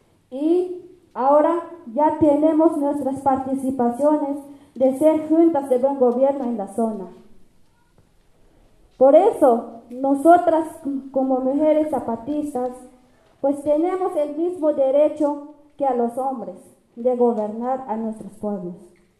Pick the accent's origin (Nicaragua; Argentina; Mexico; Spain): Mexico; Chiapas; vengo de Caracol 2 de Ubentic, zona Altos de Chiapas.